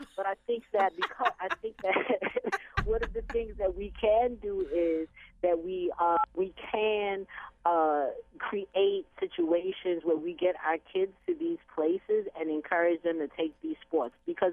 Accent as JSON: {"language": "English", "town": "Queens", "region": "New York", "country": "United States", "tie": "born or raised there", "said": "In growing up in Queens, we had lots of baseball fields, right?"}